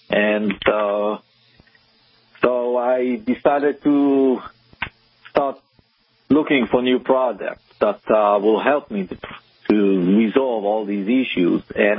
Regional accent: Israel; accent: Israeli; English is a second language; I'm originally from Israel, and you probably can hear it on my accent.

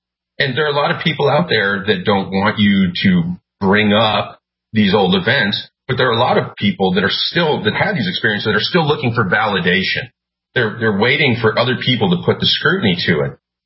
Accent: Minot, North Dakota, United States; So I mentioned in the last show about some of the rumors that were going around when I was growing up in Minot, where, you know, we had all the missile activity

